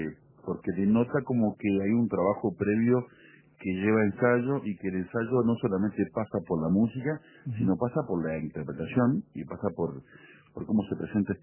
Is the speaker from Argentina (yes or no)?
no; Uruguay; nosotros somos uruguayos